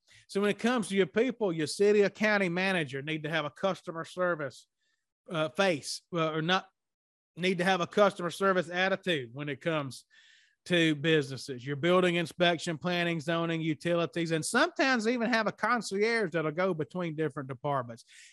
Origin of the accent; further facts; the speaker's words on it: Mississippi, United States; I'm from Mississippi. So the biggest city we have is Jackson.